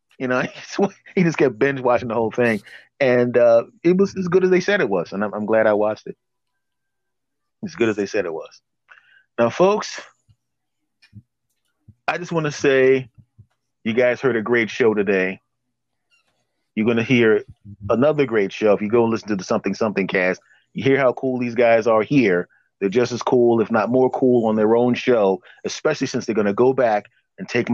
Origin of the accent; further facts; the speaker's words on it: Philadelphia, Pennsylvania, United States; Well, the thing is, I'm from Philadelphia.